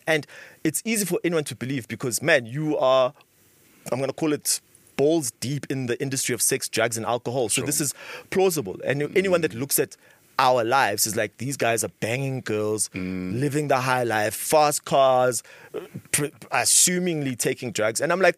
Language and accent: English; South Africa; I am South African. I'm from South Africa. Everything that I've done has been in and around South Africa.